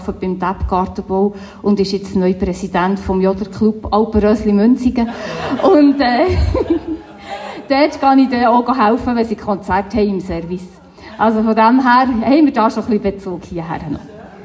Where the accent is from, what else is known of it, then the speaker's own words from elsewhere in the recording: Freimettigen, Bern, Switzerland; Ich bin in Freimettigen aufgewachsen.